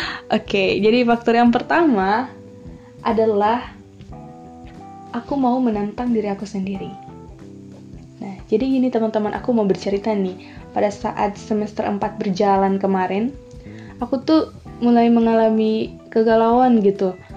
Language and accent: Indonesian; Gorontalo, Indonesia; Nah, aku dari Gorontalo. Teman-teman tahu Gorontalo? Gorontalo itu adalah salah satu provinsi yang ada di Pulau Sulawesi bagian utara.